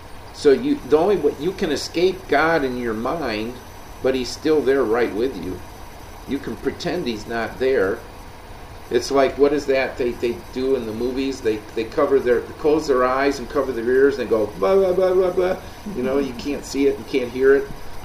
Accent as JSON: {"language": "English", "region": "Illinois", "country": "United States", "tie": "born or raised there", "said": "it's like when I grew up in Illinois"}